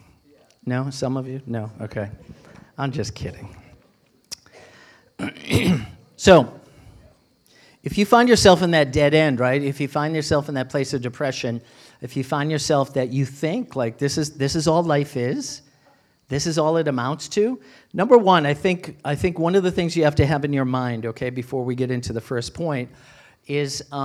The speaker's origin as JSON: {"language": "English", "town": "Braintree", "region": "Massachusetts", "country": "United States", "tie": "born or raised there", "said": "I remember I grew up in Braintree, you guys, and when I was in high school, I was a musician, and we rented some rehearsal space in Brockton."}